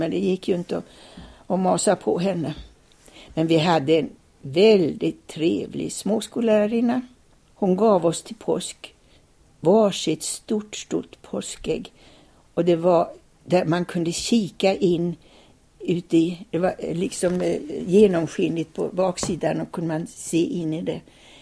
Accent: Limmared, Västra Götaland County, Sweden; born there; jag är född i Limmared. Och där var min pappa läkare.

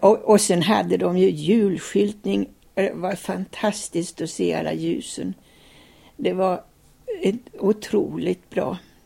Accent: Limmared, Västra Götaland County, Sweden; born there; jag är född i Limmared. Och där var min pappa läkare.

